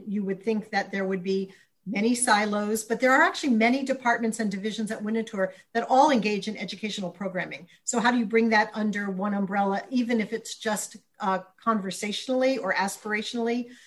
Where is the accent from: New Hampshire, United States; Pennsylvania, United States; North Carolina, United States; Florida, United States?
Pennsylvania, United States; Philadelphia; Philadelphia is my hometown.